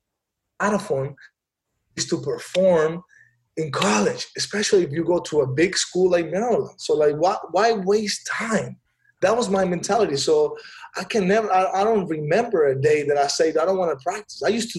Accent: Caracas, Capital District, Venezuela; English is a second language; now in United States; I'm a kid from Caracas, grew up in tough neighborhoods back home.

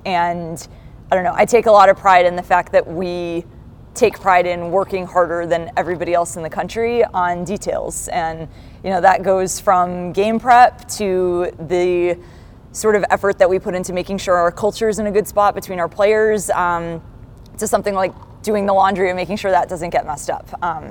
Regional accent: Massachusetts, United States; So I'm from Massachusetts originally. For college, I went to Brandeis in Waltham, right outside Boston

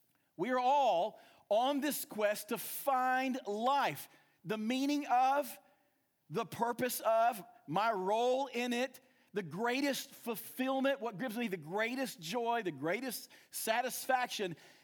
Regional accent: the South, United States; We're from the South. We all know what the resurrection is.

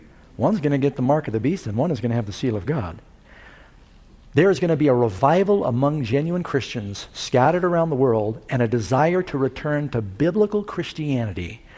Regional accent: United States; I love American people. I'm an American. I am not transferring my citizenship.

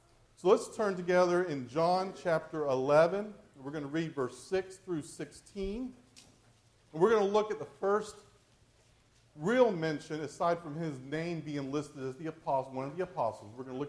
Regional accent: West Virginia, United States; I'm from West Virginia, and that's what they do up there.

